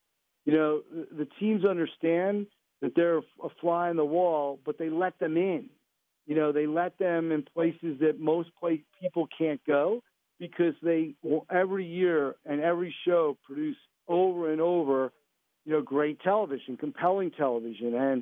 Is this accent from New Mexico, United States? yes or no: no; Union, New Jersey, United States; But yeah, I grew up in Union. Still live in New Jersey in West Caldwell. But grew up admittedly a Rangers fan, although, you know, grew up in the shadow of the Devils.